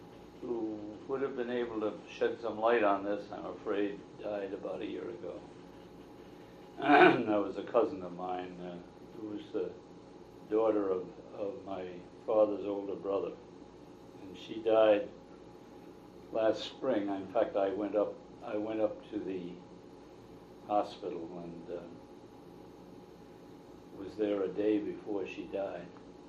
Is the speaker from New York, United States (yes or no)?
yes; New York, United States; When I was growing up in New York, she was taking care of my grandfather.